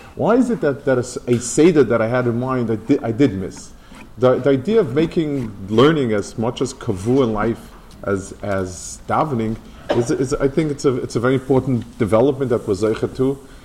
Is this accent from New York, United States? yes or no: yes; New York City, New York, United States; also born or lived in Lakewood; when I was growing up as a young boy, there were shuls, plenty. I grew up in the Lower East Side, and there were shuls, and people davened